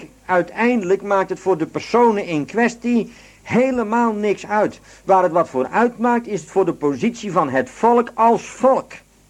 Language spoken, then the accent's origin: Dutch; Netherlands; Want ik ben ook een Nederlander, maar wel gelovig.